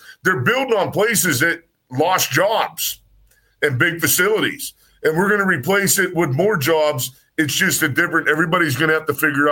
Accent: Homer City, Pennsylvania, United States; and I live here, I'm from Homer City

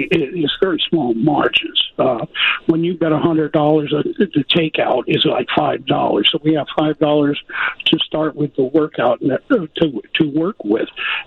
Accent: Las Vegas, Nevada, United States; I'm from Las Vegas, and I've been in the business for over 40 years, and been running race and sports books out in Las Vegas and Reno and all of Nevada.

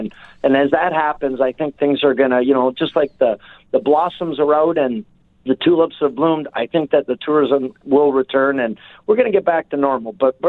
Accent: Canada; we're proud that we're Canadian.

